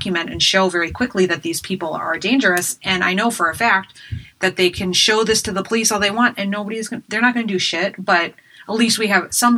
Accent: United States; because I'm American and don't know anything about names that aren't American.

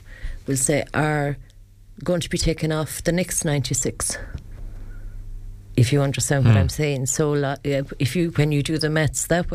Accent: County Clare, Ireland; So, like, we're obviously we're going to fight for Ennis. I'm from West Clare. Opening an A&E in Nina is no good to us back in West Clare.

